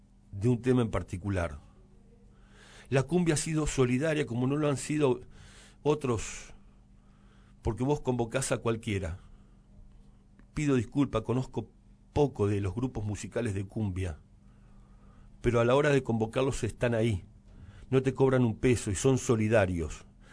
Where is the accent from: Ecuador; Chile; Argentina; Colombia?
Argentina; Santa Fe; Es cierto, la cumbia llegó al centro de Santa Fe, pero no llegaron sus músicos. Me acuerdo cuando era chico